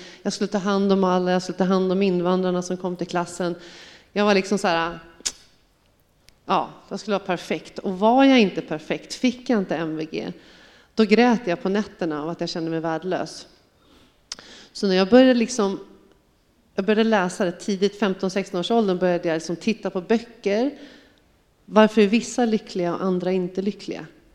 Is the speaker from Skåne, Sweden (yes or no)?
no; Stockholm, Stockholm County, Sweden; Ja, jag är 44 år gammal, uppvuxen och bosatt i Stockholm. Kommer från en vanlig svenssonfamilj, mamma, pappa, 2 yngre systrar, ateister skulle jag säga.